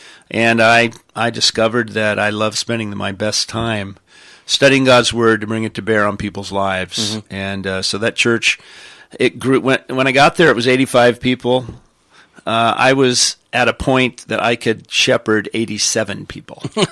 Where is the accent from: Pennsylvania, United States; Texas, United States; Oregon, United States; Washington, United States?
Washington, United States; Spokane; Yeah, I was raised in Spokane, as you said. My dad was a Baptist pastor